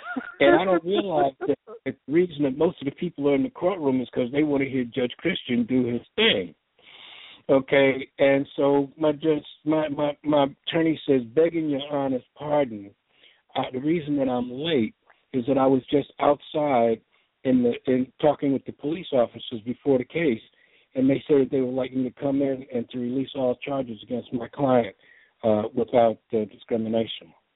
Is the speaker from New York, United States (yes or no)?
yes; Harlem, New York, United States; because in Harlem, where the area I grew up in, between 118th Street, 116th Street, about 114th and 125th Street, had a lot of West Indians.